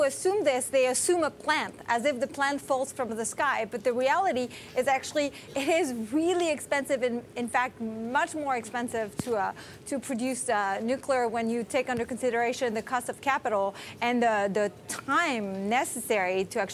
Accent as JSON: {"language": "English", "country": "France", "second_language": "English", "said": "I'm from France, and like 75% of our power comes from the nuclear."}